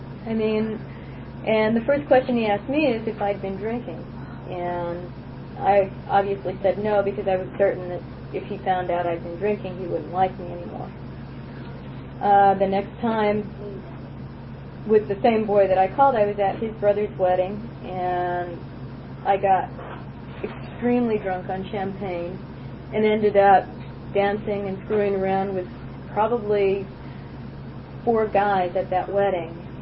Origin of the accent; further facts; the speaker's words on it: Lynwood, California, United States; born there; I was born in Linwood, California, and I'm the second child, and I have two brothers and a sister.